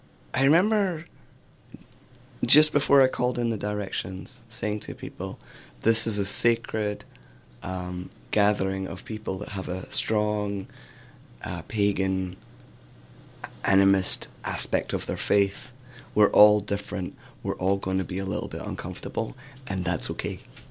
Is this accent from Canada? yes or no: no; Scotland, United Kingdom; So I'm Scottish